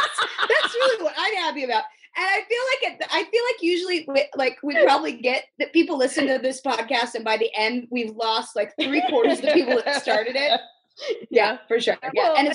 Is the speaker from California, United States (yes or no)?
yes; Long Beach, California, United States; And I grew up in Long Beach, and he was this hick dude